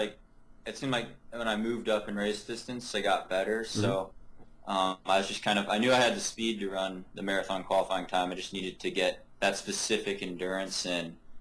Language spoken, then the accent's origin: English; Oregon, United States; I grew up in Oregon, so there's a lot of opportunities to run out in the woods